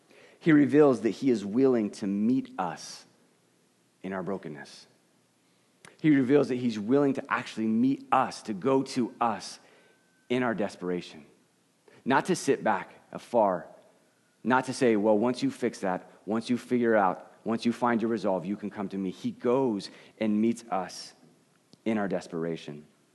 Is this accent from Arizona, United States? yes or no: yes; Arizona, United States; I'm from Arizona. We don't know about the ocean.